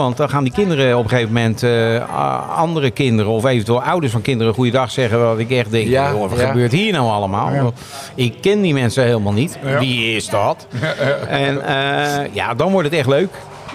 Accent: Maarssen, Utrecht, Netherlands; born there; mijn zeg maar, familie komt uit het Rotterdamse. Waar ik overigens niet ben geboren. Ik ben zelf geboren in Maarsen.

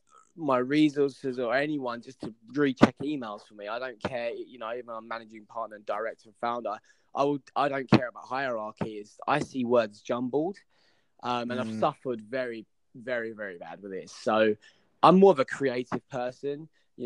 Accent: Gravesend, South East England, United Kingdom; You know, I grew up in Gravesend, Kent

